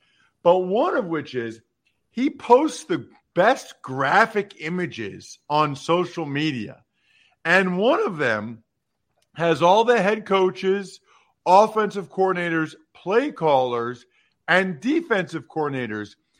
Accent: Reading, Pennsylvania, United States; I'm from Reading, okay? Pottsville is like 40 minutes due north from Reading on Route 61.

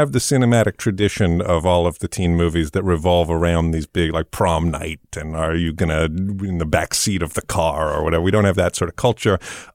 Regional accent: England, United Kingdom; No, I grew up in England where we don't have sort of paraphernalia around like enjoying or celebrating your high school experience.

